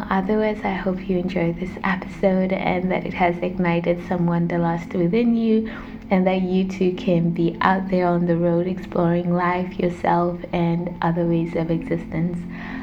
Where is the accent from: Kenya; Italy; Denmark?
Denmark; English is a second language; growing up in Denmark, it's really small